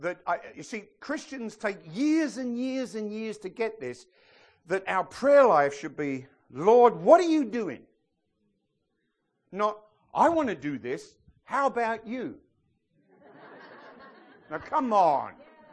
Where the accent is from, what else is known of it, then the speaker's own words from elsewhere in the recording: England, United Kingdom; I can't mark them because I'm English.